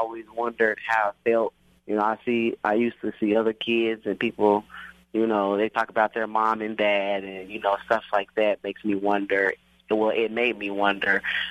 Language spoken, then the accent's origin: English; Oklahoma City, Oklahoma, United States; I grew up in Oklahoma City.